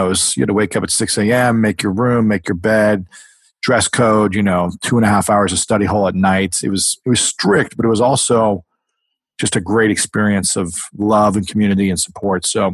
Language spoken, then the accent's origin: English; Delaware, Ohio, United States; I'm a small town of Delaware, Ohio.